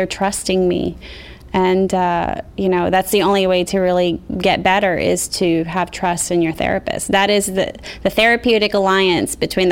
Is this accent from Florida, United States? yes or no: yes; Ocala, Florida, United States; born or raised there; also born or lived in Puerto Rico